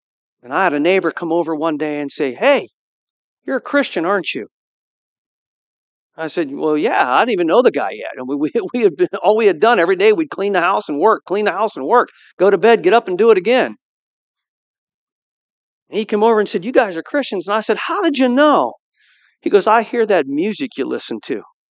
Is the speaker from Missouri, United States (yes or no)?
no; Canton, Ohio, United States; I grew up in Canton. When Carolyn and I first got married, we lived in Canton. Right now, we live just outside of Canton in the city of Navarre.